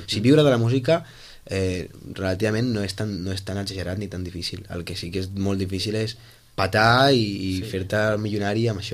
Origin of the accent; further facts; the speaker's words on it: Sitges, Catalonia, Spain; Sí, som tres nois de Sitges que ens estimem molt i fem cançons.